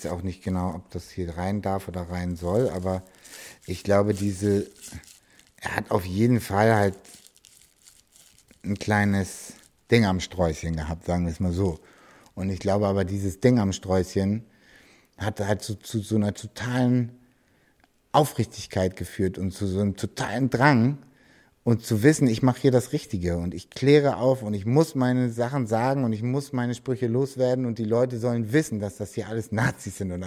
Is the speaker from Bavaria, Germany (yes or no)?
no; Hamburg, Germany; gerade in Eppendorf, wo ich herkomme, Eimsbüttel, da war alles voll.